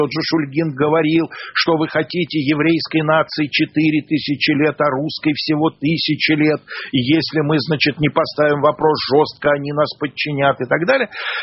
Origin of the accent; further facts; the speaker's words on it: Russia; А я болею за нашу сборную, за российскую, потому что я россиянин.